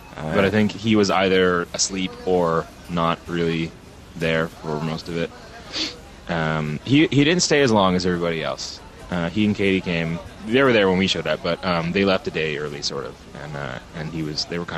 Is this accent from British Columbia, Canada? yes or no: yes; Vancouver, British Columbia, Canada; and I'm from Vancouver.